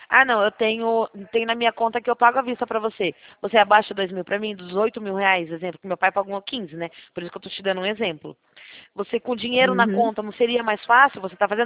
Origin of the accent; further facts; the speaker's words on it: São Paulo, Brazil; que eu sou daqui de São Paulo